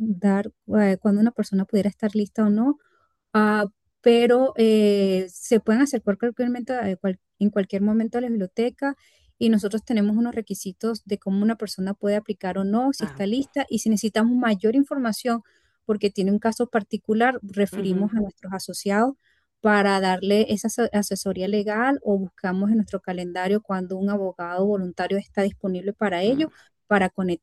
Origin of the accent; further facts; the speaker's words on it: Venezuela; moved away; cuando yo llegué, yo vengo de Venezuela